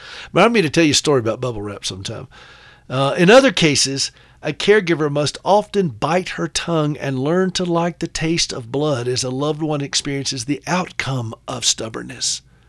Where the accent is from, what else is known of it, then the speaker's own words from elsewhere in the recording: the South, United States; accent: Southern; It's hard with my Southern accent to hear that.